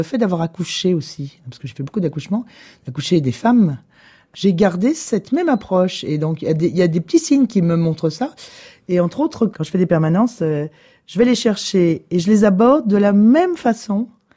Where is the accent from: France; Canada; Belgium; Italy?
France; Poissy, Île-de-France; Moi, j'ai toujours habité la région. Je suis né à Poissy. J'ai exercé comme médecin carrière sous Poissy. Et après, je suis venu vivre à Chanteloup. Donc, j'ai un périple quand même de 10 km dans ma vie.